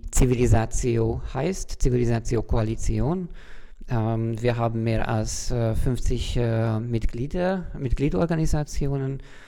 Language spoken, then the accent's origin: German; Hungary; ich komme aus Ungarn